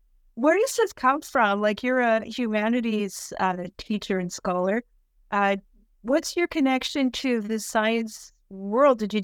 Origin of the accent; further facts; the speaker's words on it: Canada; I'm Canadian, so I thought maybe I just wasn't paying attention.